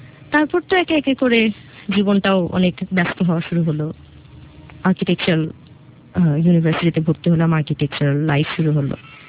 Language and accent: Bangla; Dhaka, Dhaka Division, Bangladesh; also born or lived in Chittagong; আমার জন্ম চিটাগাংয়ে, তো সেখানে আমার বাবা চাকরি করতেন। আমার জন্মের দেড় মাসের মাথায় আমার বাবা ঢাকায় চলে আসেন।